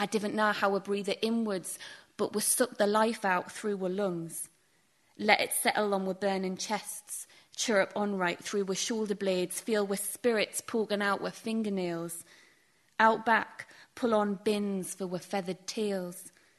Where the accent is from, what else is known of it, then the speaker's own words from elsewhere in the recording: North East England, United Kingdom; accent: Geordie; As Neil said, I'm originally from the Northeast, so sometimes I like to write poetry in a Geordie dialect